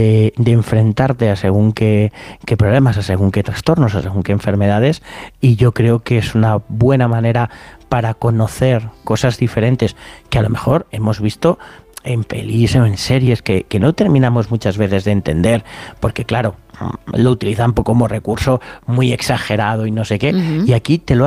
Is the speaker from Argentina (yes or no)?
no; Spain; además somos muy españoles, el humor negro nos encanta